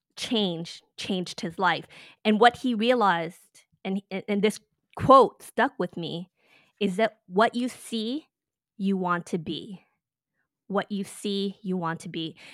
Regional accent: Inglewood, California, United States; So here's the thing. I grew up in Inglewood, California. And so everyone didn't have anything. Yeah. And this is Inglewood back in the 70s and 80s when it was Crips and Bloods and all this other stuff.

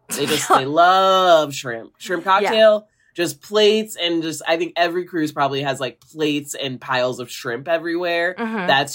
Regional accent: Midwest, United States; I'm a big road trip person. Like, I am from the Midwest. I love driving.

